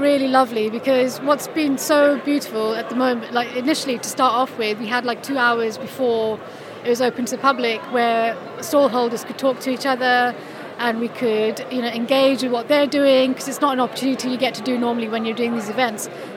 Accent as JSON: {"language": "English", "region": "Nairobi", "country": "Kenya", "tie": "born or raised there", "said": "which are influenced by growing up in Nairobi in Kenya and looking at the sort of the colour and the light play over there."}